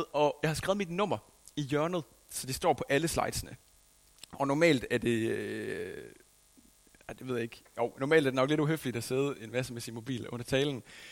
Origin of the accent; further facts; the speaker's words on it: Skjern, Central Denmark Region, Denmark; at være lige her i Skjern også i aften. Det er jo simpelthen min hjemby. Eller i hvert fald her, hvor jeg er opvokset.